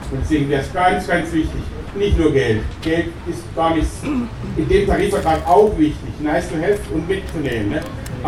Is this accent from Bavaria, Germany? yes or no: yes; Bad Kötzting, Bavaria, Germany; Ich komme aus Bad Kotzing.